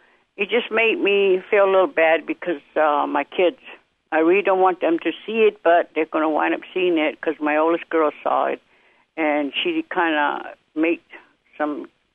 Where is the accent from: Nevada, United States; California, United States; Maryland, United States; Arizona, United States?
Arizona, United States; San Carlos; also born or lived in White River; I was born in White River, Arizona. It's a reservation up in towards the state line to New Mexico. And my aunt lived in San Carlos, and she's the one that picked me up as my mom died.